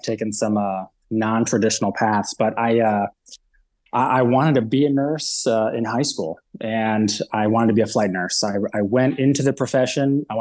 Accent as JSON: {"language": "English", "region": "Ohio", "country": "United States", "said": "I'm from Ohio."}